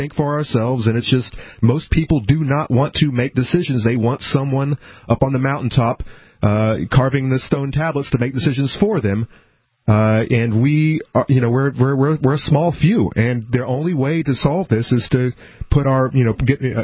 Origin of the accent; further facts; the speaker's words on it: Florida, United States; also born or lived in Tennessee; I moved from Tennessee, mm-hmm. originally from Florida, all those, you know, long, many, many years in Florida.